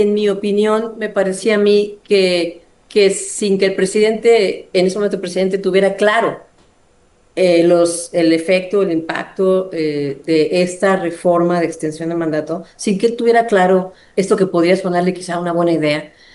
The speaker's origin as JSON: {"language": "Spanish", "town": "Monterrey", "region": "Nuevo León", "country": "Mexico", "said": "Yo soy regia y pues así somos acá en mi tierra, ¿no?"}